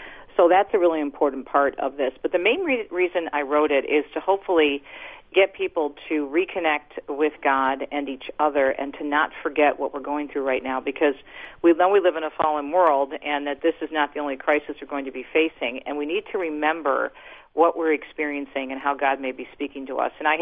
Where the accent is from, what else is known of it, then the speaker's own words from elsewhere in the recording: Michigan, United States; my mom lived in a beautiful assisted living facility in my home state here in Michigan, a lovely place